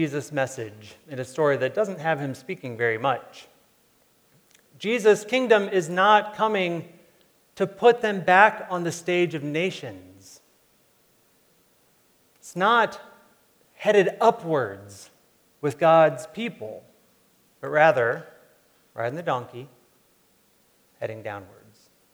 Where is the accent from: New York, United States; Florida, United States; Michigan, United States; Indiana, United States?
New York, United States; I remember I grew up outside of New York City, so all the New York sports media.